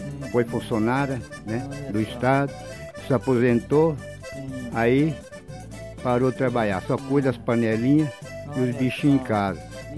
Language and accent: Portuguese; São Paulo, Brazil; moved away as an adult; now in Paraná, Brazil; Eu vim de Natural, do estado de São Paulo, para Coribelli. É de Cascavel, dá 18 quilômetros.